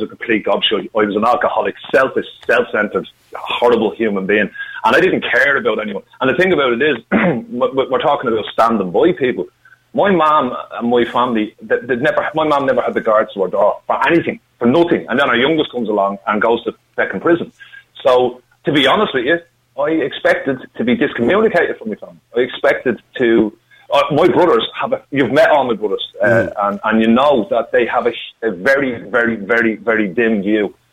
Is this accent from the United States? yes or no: no; Finglas, County Dublin, Ireland; I'm from Finglas. My mum's from Glasgow.